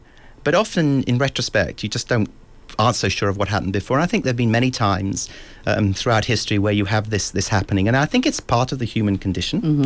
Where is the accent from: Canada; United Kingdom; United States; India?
United Kingdom; Scotland; I'm a Scot, yes.